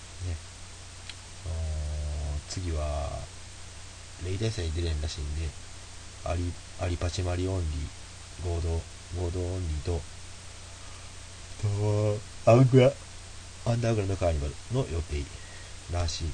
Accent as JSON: {"language": "Japanese", "region": "Wakayama", "country": "Japan", "said": "僕ら和歌山県の白浜から来てるんですよ。地元一緒です。"}